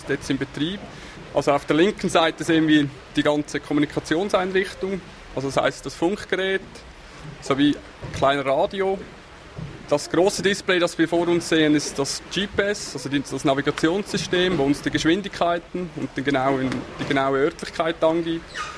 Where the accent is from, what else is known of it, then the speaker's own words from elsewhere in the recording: Zurich, Switzerland; Ich bin einfach im Zürich-Oberland aufgewachsen, nähe Greifensee, also von daher immer schon extrem der Bezug zu einem See, der war schon immer da.